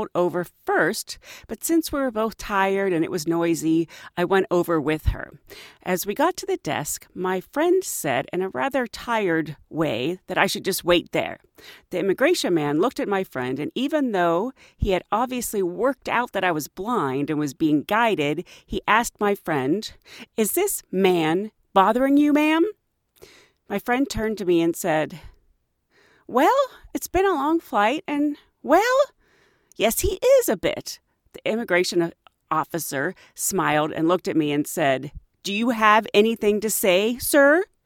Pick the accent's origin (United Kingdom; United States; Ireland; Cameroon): United Kingdom; I'm British and was visiting New York with a friend for a weekend.